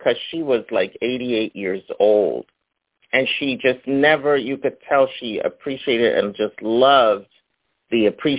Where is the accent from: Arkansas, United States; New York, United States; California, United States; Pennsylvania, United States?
Pennsylvania, United States; Philadelphia; Thank you, Mom. Thank you, Dad, that I grew up in Philly. We didn't have those issues.